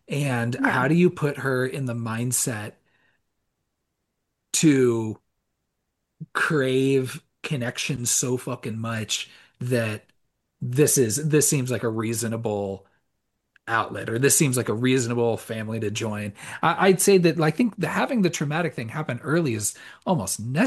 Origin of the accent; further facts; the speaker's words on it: California, United States; I'm sure I've brought this up before, but we're from Southern California. We've been to Disneyland plenty.